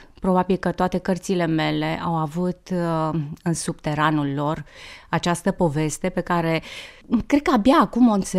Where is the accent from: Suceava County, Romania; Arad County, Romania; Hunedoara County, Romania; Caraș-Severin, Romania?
Caraș-Severin, Romania; Reșița; born there; Da, m-am născut la Reșița, bănățeancă